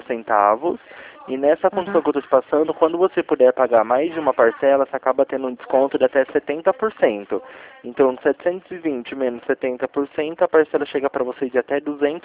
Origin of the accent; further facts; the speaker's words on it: Campinas, São Paulo, Brazil; Eu sou aqui de Campinas, São Paulo.